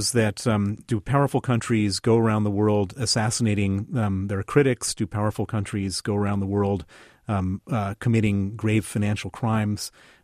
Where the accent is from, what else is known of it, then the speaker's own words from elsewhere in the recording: Illinois, United States; in Illinois, which was my home state, there's like so many governors that are in jail.